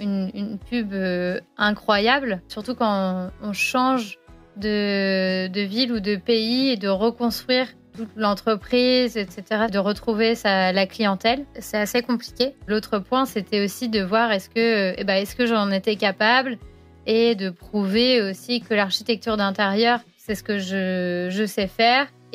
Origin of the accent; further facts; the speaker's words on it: France; accent: French; Alors, les Français reconnaissent que je suis française dans mon accent.